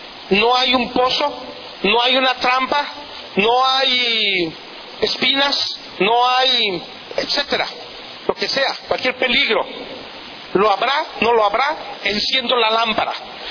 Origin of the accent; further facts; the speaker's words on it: Mexico; Pero como buenos mexicanos, no brincamos el manualito. De verdad, los mexicanos así somos.